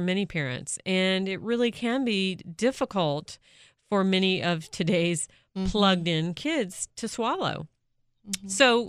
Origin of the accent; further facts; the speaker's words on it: Virginia, United States; from Northern Virginia.